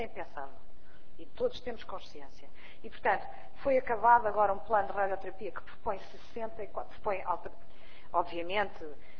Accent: Portugal; nós também somos portugueses

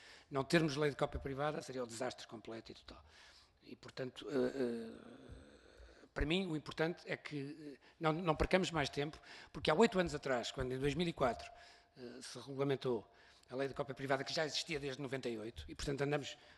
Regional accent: Porto, Portugal; no Porto, onde nasci e onde sou natural.

